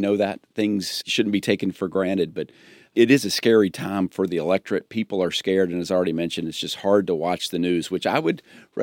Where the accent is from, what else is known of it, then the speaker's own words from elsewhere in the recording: Florida, United States; So I said, tell them that we're from Florida.